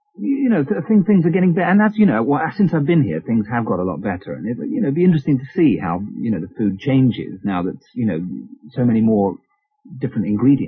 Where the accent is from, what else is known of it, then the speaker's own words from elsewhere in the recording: Brighton, South East England, United Kingdom; And I was brought up in Brighton, and so I desperately miss the seaside.